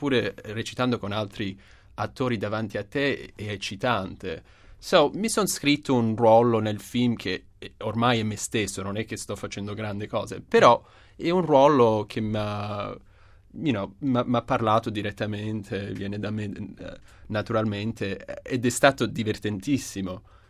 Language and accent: Italian; New York, United States; also born or lived in Rome, Italy; anche se sono nato a Roma, ho cresciuto a New York, allora sono profondamente newyorkese, i riferimenti culturali sono quelli italiani e americani.